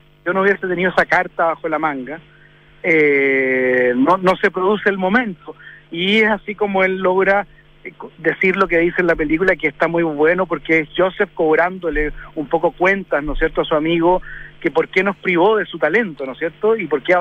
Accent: Chile; vengo de Chile, un país pequeño donde cualquier ciudadano hoy puede hablar y decir lo que piensa libremente.

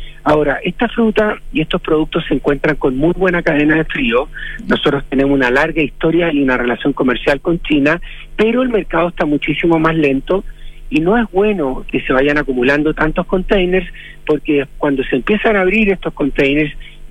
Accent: Maule, Chile; Yo soy del Maule, conozco bien el Maule

